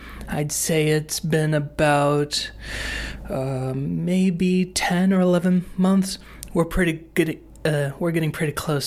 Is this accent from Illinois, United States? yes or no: yes; Geneseo, Illinois, United States; Well, I'm a 21-year-old male that was born and raised in Geneseo, Illinois.